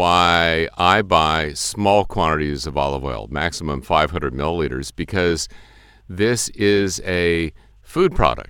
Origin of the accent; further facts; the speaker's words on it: California, United States; Yes, we're from California. So if you really want to get the good stuff, and again, I'm a shameless, unrepentant booster of California agriculture, buy California extra virgin olive oil.